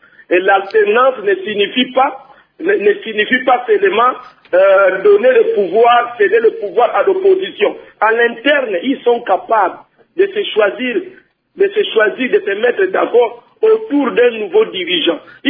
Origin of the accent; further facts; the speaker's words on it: Kongo Central, DR Congo; Oui, chez nous, au Congo central, bon, ce n'était pas une surprise